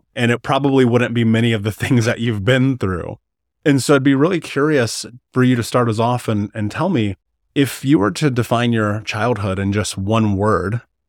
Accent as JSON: {"language": "English", "country": "United States", "tie": "born or raised there", "said": "Yeah, and I would assume, now I'm obviously not an immigrant. I grew up in the United States"}